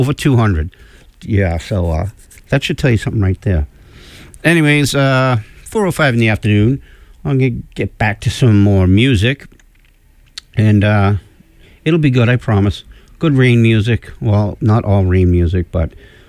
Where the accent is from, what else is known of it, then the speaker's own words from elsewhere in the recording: United States; I'm American. I don't get it. I don't get how Americans are so enthralled